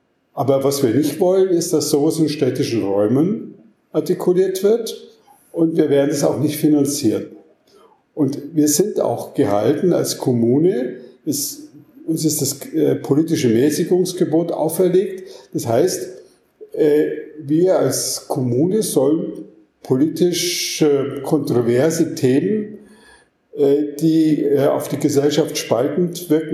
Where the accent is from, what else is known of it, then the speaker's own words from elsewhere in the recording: Germany; bin ich von dieser Thematik persönlich betroffen als Jude. Und Israel ist ein möglicher Zufluchtsort, wenn ich mein Heimatland Deutschland verlassen muss.